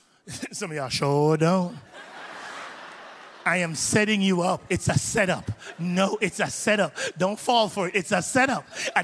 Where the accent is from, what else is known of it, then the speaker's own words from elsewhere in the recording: Jamaica; moved away as an adult; I grew up in Jamaica until I was 21 years old. And in Jamaica, where I grew up, my community is the closest to the airport